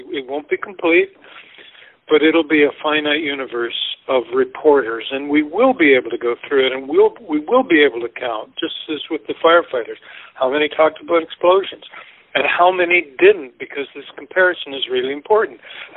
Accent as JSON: {"language": "English", "country": "Canada", "said": "because I'm not even a U.S. citizen, I'm Canadian"}